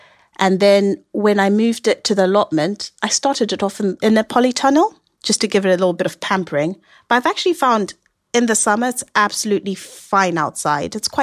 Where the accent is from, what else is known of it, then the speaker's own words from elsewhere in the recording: Zimbabwe; moved away; I'm from Zimbabwe, and one of our staple dishes there is something called sadza and muriro